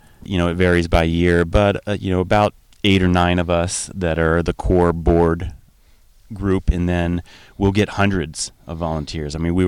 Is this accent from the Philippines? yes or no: no; Blacksburg, Virginia, United States; from Blacksburg, Virginia.